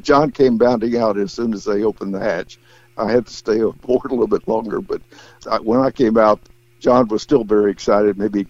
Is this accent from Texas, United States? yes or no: yes; Houston, Texas, United States; And one of my memorable moments was when I was a kid growing up in Houston, we had a big rodeo there